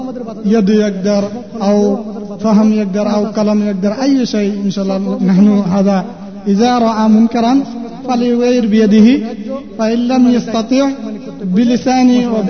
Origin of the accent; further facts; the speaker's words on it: Bangladesh; Arabic is a second language